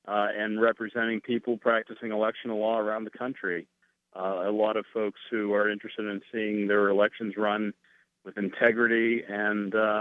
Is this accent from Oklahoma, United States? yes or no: no; Pittsburgh, Pennsylvania, United States; I'm a Steelers fan, so I grew up in Pittsburgh.